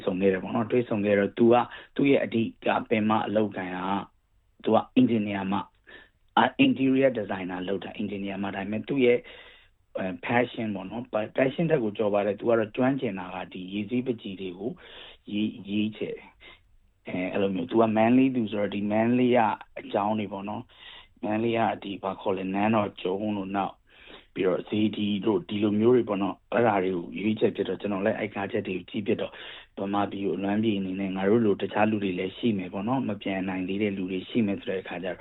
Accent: Yangon, Yangon Region, Myanmar; moved away as an adult; now in Australia; ကျွန်တော်ရန်ကုန်သားပေါ့နော်ရန်ကုန်သားအစ်စ်အဲဗမာပြည်မှာတော့ဆရာဝန်ပေါ့ဒီဩစတြေးလျကိုစာဖတ်ရင်းနေပေါ့နော်ဒီကိုအပြီးပြောင်းပြစ်သွားတာပေါ့

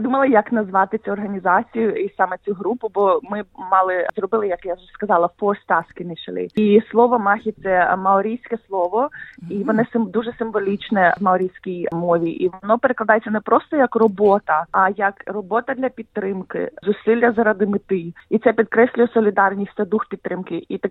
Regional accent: Sloviansk, Donetsk Oblast, Ukraine; moved away; Я проживаю в Зеландії вже майже 20 років. Я народилася та виросла на Донбасі, в місті Слов'янську, Донецької області.

